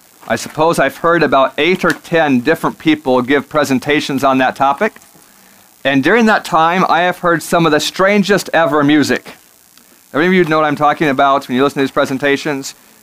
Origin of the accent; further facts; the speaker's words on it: Alaska, United States; Yeah, I guess I grew up in Alaska, not that close.